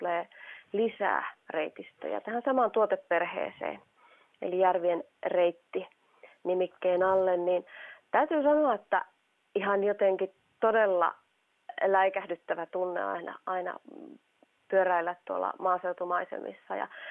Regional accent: Lapland, Finland; mä itse Lapista kotoisin

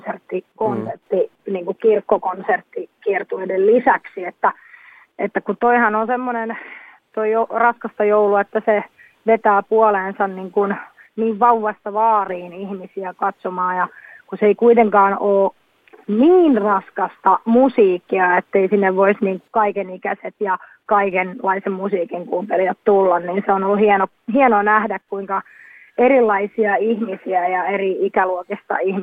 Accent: Tampere, Pirkanmaa, Finland; omilla kotikulmilla se on niin kuin vielä ekstra jännittävämpää, mutta myöskin semmoinen, niin kuin on tosi onnellinen ja iloinen, että pääsen nimenomaan täällä Tampereella

